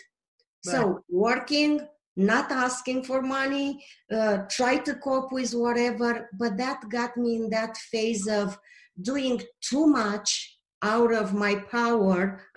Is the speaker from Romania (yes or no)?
yes; Romania; English is a second language; moved away; I didn't have a phone number to call. When I had to eat, I didn't know people can order sandwiches. I didn't know from Romania people can go